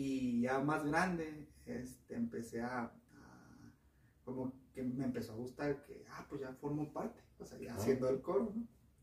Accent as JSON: {"language": "Spanish", "town": "Parral", "region": "Chihuahua", "country": "Mexico", "said": "allá en Parral, porque yo soy de Parral."}